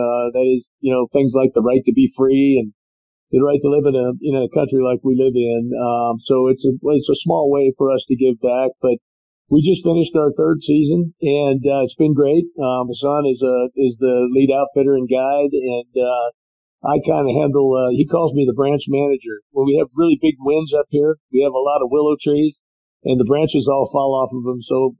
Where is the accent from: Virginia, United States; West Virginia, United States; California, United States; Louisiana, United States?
California, United States; And I've seen this before, growing up in the Bay Area, but I had never been as cold